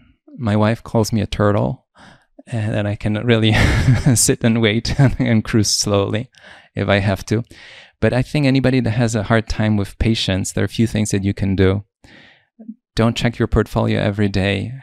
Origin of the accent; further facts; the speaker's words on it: Poland; also born or lived in Europe; I grew up in Poland and I lived in Europe, so I'm very comfortable looking at European stocks.